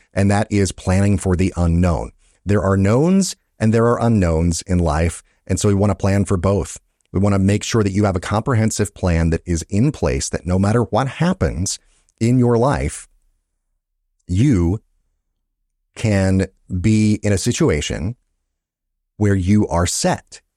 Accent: Georgia, United States; then Georgia, yay, my home state

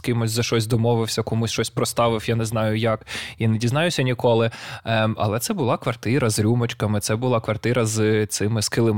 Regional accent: Kyiv, Ukraine; also born or lived in Kamianets; Я виріс в Києві, дуже багато жив у Кам'янці, але от у Кам'янці якраз я жив в такій, знаєш, типу, ну, панелька, яка була побудована в тому числі для співробітників місцевого цемзаводу.

